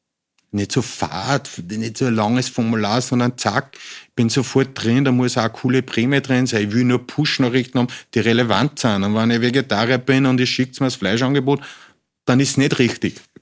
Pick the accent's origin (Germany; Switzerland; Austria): Austria; Upper Austria; bin ein Oberösterreicher Berggeher.